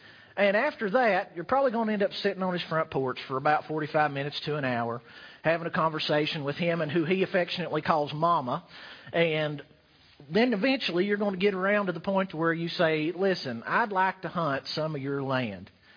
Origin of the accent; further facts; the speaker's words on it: the South, United States; I, as you probably have figured out, was born and raised in the South. I was born in the South. I will die in the South.